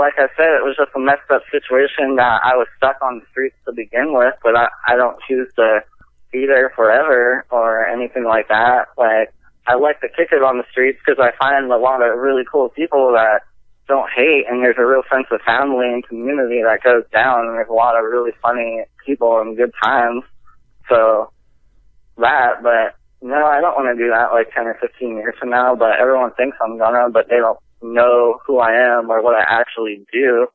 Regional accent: Pennsylvania, United States; born there; also born or lived in New Jersey / Florida / Los Angeles / Chico; I was born in Pennsylvania and then lived in New Jersey and then lived in Florida and then lived in LA area and then live in Chico and then Rancho Cucamonga and Eureka and Arcata area was a big part of my life for a while.

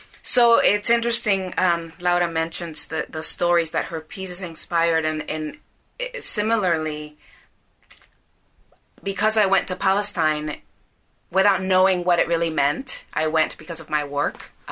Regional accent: Montreal, Quebec, Canada; also born or lived in Guatemala / United States; I was born in Canada and grew up in Montreal and Guatemala, and I grew in the U.S.

